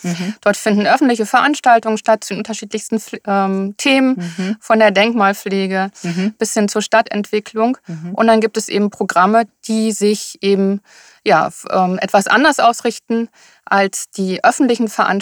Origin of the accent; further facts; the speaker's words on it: Rhineland, Germany; Ja, also ich bin eine Rheinländerin